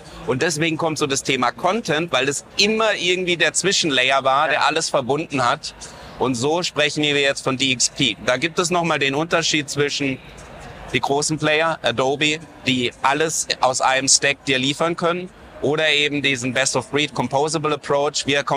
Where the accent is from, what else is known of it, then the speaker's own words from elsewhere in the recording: Freiburg im Breisgau, Baden-Württemberg, Germany; gebürtiger Badener, komme aus Freiburg im Breisgau, wohne da schon mein ganzes Leben.